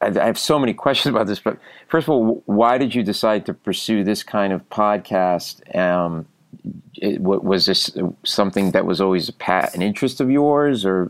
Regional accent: Providence, Rhode Island, United States; my hometown of Providence, Rhode Island, which is a lot of crime and mafia people.

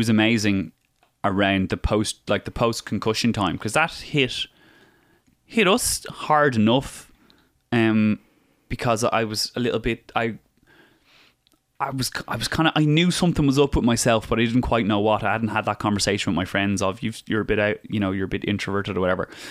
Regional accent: Ireland; it's not currency in Ireland because we're all Irish

